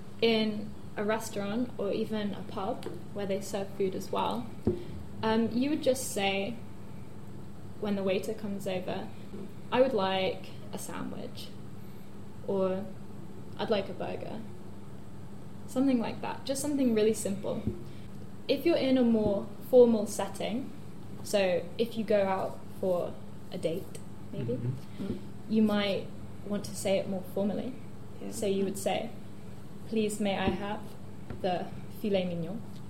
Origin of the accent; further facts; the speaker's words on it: London, United Kingdom; I'm from London in the UK